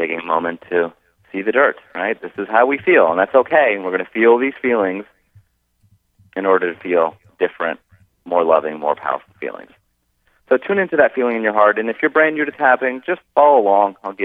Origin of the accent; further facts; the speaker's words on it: Newtown, Connecticut, United States; who lost her son Jesse in the Sandy Hook school shooting here in my hometown of Newtown.